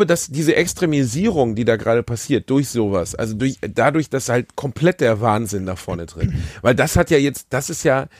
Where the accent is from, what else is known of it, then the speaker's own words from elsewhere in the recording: Gelsenkirchen, North Rhine-Westphalia, Germany; Ich komme aus Gelsenkirchen.